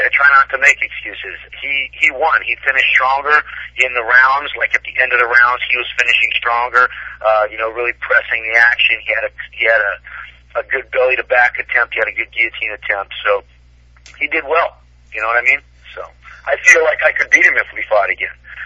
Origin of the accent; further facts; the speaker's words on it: Brazil; I grew up in Brazil. My parents were missionaries. I kind of moved back and forth my whole life.